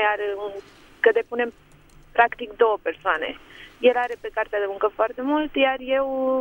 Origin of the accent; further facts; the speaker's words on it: Bucharest, Romania; mă sunt din București